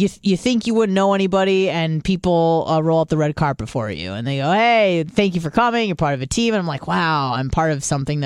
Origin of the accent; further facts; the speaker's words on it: Clearwater, Florida, United States; I'm from Clearwater.